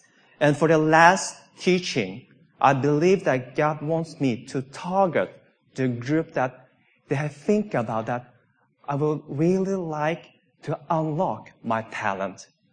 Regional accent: Sweden; English is a second language; Because most of the time when I explain where I come from, I would say Sweden.

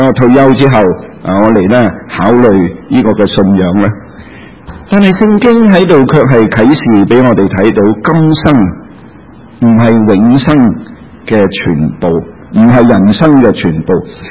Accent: China; 我哋中国人嘅储蓄率咧 在全世界是很高的，低过日本人少少

